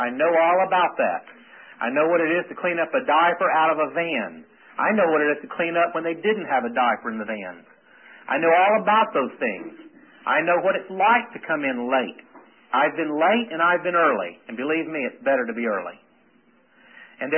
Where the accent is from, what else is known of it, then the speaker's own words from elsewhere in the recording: Georgia, United States; also born or lived in North Carolina; And, you know, I'm from Georgia originally, now from North Carolina, so I can say this and leave.